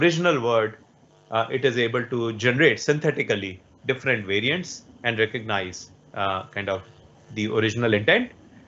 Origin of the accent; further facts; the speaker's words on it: India; first language Hindi; English is a second language; For a native Hindi speaker like me, because the Z sound is missing in my native language, I might replace that Z sound with the closest sound, which is J.